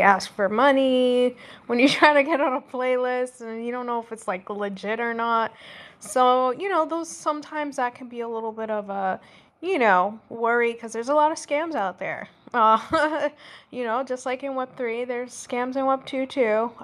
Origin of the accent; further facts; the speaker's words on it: New York City, New York, United States; I'm from New York. I'm from the Bronx. I kind of, that's like the culture, right?